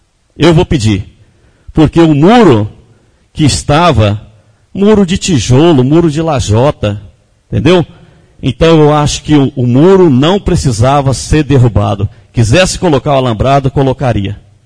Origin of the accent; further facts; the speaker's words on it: Conceição da Barra, Espírito Santo, Brazil; eu, nascido e criado aqui em Conceição da Barra